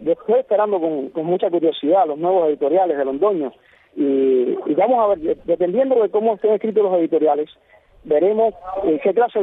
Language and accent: Spanish; Cuba; por nosotros que somos cubanos del siglo XXI